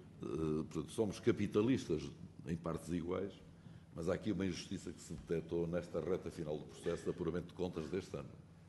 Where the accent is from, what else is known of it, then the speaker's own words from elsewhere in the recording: Sever do Vouga, Aveiro, Portugal; que é diferente do que acontece em Severo de Boga, que é a minha terra natal